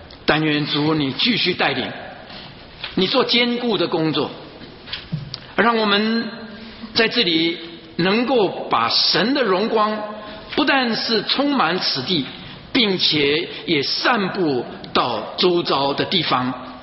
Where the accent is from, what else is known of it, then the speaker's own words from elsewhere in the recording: China; 假如照着我们中国人说，万事都什么最难呢？开头难嘛，对不对？